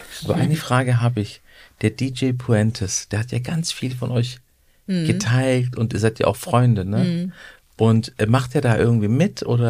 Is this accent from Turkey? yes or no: yes; Turkey; now in Germany; Also ich bin Türke, wissen ja alle